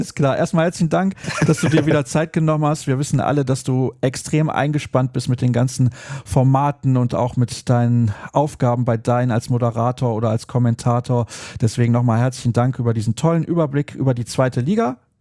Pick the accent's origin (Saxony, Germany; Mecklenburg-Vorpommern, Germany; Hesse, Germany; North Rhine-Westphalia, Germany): North Rhine-Westphalia, Germany; Solingen; born there; Und ich als gebürtiger Solinger würde mich übrigens nicht beschweren, wenn